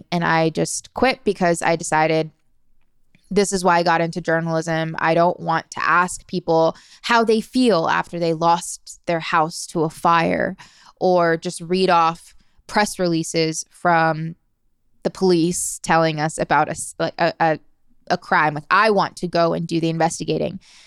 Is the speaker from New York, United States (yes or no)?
no; Maryland, United States; I'm from Maryland, so immediately there's that connection.